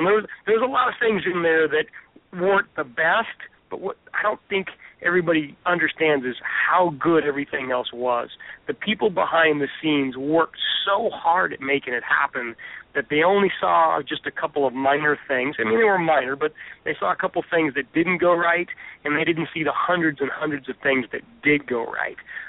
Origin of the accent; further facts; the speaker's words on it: Florida, United States; Oh, you know, I'm from South Florida here. I've been here resident, you know, for 20 years now.